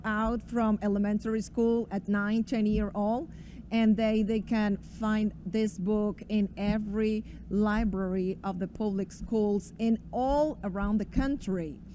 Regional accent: Colombia; English is a second language; Thank you. From Colombia. I always don't feel comfortable to talking with my broken English

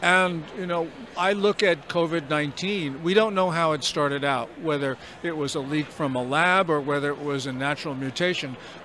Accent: Maplewood, New Jersey, United States; also born or lived in Long Branch / Shanghai; Well, I was born in New Jersey, in Long Branch. I went to school in Maplewood, which is a suburb of New York City.

